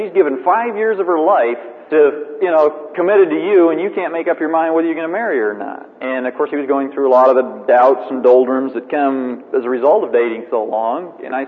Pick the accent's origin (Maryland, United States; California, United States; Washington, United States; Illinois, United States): Washington, United States; Vancouver; I was raised in Vancouver, Washington, and went to a high school that was predominantly white.